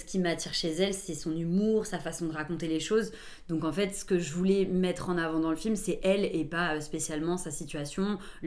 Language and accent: French; Paris, Île-de-France, France; j'ai grandi à Paris dans le 13e.